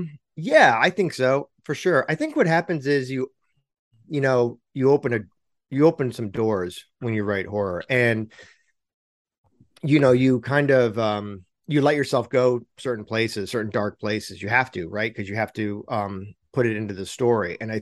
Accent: Michigan, United States; moved away as an adult; now in Los Angeles, United States; I've been in Los Angeles for a while, now 30 years. I basically grew up as an adult here, and I thought I was born and raised outside Detroit.

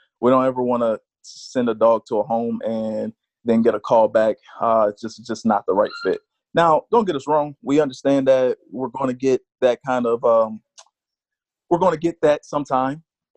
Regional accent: Oakland, California, United States; now in Atlanta, United States; I'm from Oakland, California, but at the moment we live in Atlanta, Georgia.

